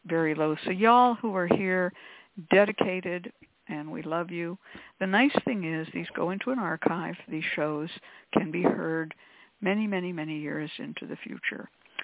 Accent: California, United States; I grew up in California. So we have winters, and, you can go up the mountain and look at the snow if you want to, or even ski on it if you want to. But I lived in the Bay Area

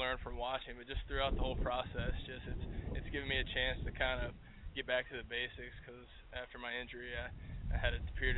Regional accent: Mississippi, United States; I mean, for me, especially growing up in Mississippi in the South

